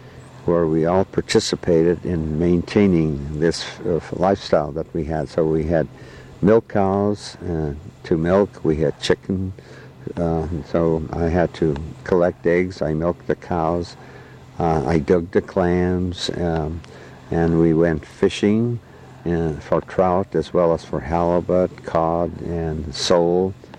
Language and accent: English; Afognak Island, Alaska, United States; born there; Yes, I was born on Afognak Island, March 23rd, 1923. And … who was of Norwegian descent.